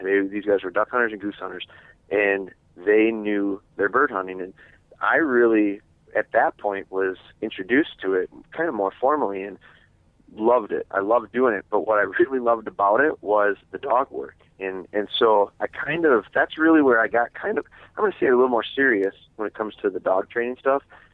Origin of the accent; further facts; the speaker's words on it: Wisconsin, United States; I went to school on the west side of the state here in Wisconsin, I'm from Wisconsin